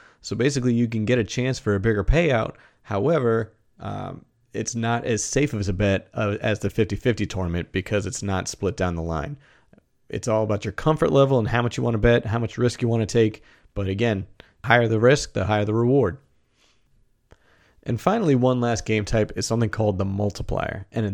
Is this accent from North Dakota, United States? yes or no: no; Boston, Massachusetts, United States; I'm from Boston. People think that sounds funny, but tournament doesn't sound right to me.